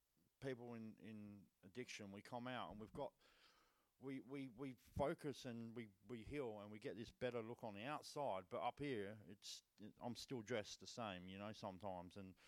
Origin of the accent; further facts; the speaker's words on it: England, United Kingdom; So, I come from England. I'm a very sheltered kid, very shy, very quiet.